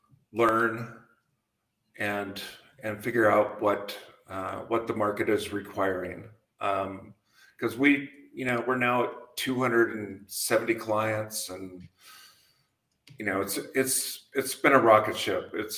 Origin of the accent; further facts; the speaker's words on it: Montana, United States; also born or lived in San Francisco; I moved here from San Francisco. I grew up in Montana on a ranch, you know, so I felt like a unicorn out in San Francisco.